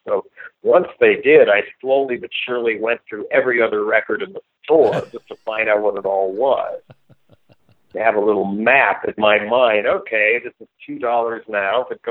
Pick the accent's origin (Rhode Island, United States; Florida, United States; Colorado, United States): Colorado, United States; Boulder; there's a really old graveyard right in the middle of the neighborhood where I grew up in Boulder, Colorado, Pioneer Cemetery.